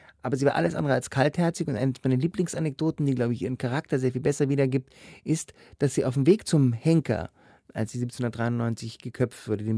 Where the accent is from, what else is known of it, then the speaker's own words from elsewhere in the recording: Berlin, Germany; Aber trotzdem ist es für mich als Berliner immer wieder schön